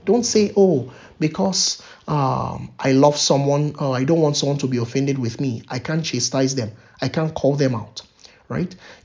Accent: Nigeria; I remember when I was growing up in Nigeria, sometimes I would get some very, it's not sometimes, I got some very strict discipline from my parents.

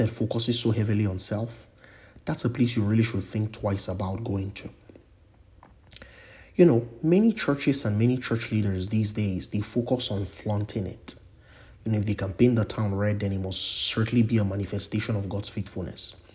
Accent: Nigeria; so many of you listening to this podcast, you know I'm Nigerian

